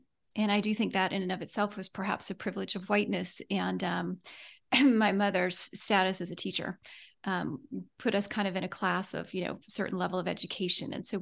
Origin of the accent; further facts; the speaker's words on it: Georgia, United States; I grew up in the Deep South in Georgia, was raised as a Southern Baptist